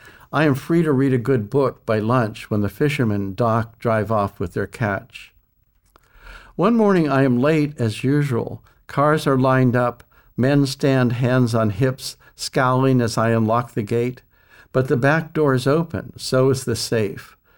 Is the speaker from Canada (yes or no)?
no; Youngstown, Ohio, United States; growing up just outside Youngstown. I was born in Youngstown, and at that time, Youngstown was a thriving steel town.